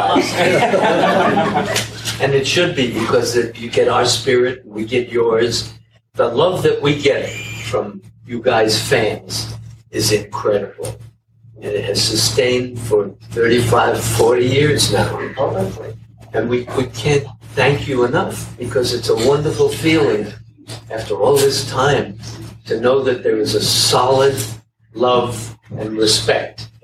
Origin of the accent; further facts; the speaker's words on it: Bronx, New York, United States; I'm from the Bronx, New York. I'm not from South or Middle.